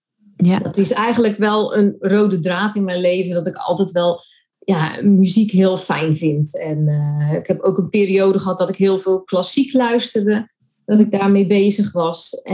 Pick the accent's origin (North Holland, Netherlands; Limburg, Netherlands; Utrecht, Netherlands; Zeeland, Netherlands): Zeeland, Netherlands; Terneuzen; born there; now in Roosendaal, Netherlands; Ik ben geboren in Terneuzen, dus een Zeeuwse. Nu woonachtig in Roosendaal. En ik ben gewoon opgegroeid, het gezin met een zusje.